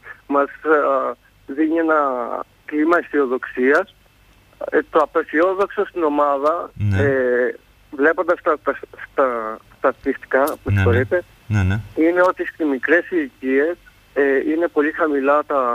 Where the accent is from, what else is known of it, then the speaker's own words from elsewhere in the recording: Ierapetra, Crete, Greece; Εγώ είμαι από την Ιεράπετρα